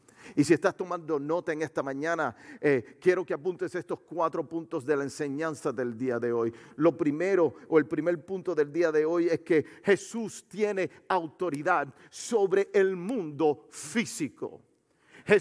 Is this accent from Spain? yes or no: no; Puerto Rico; yo soy, si usted no me conoce muy bien, yo soy de Puerto Rico